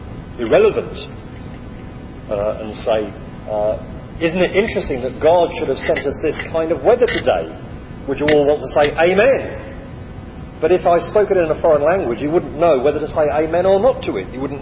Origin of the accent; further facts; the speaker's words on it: England, United Kingdom; Well, of course, I'm not a foreigner. I'm English. They're the foreigners.